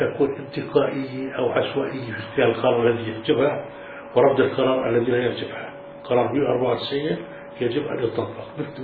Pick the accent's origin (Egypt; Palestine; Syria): Palestine; لكنه أنا فلسطيني بقدر أكون أردني، الأردني بقدر أكون فلسطيني